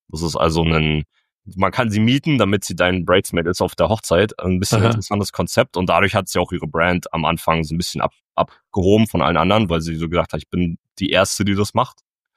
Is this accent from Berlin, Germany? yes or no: yes; Berlin, Germany; now in Netherlands; Ich bin ursprünglich aus Berlin. Ich wohne gerade in der Nähe von Amsterdam